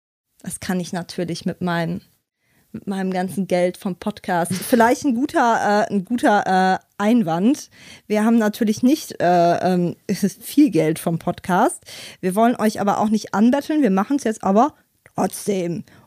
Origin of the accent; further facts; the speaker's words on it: Aachen, North Rhine-Westphalia, Germany; Sag mal, bei uns in Aachen, wenn jemand eine Büttenrede hält, dann macht's halt danach.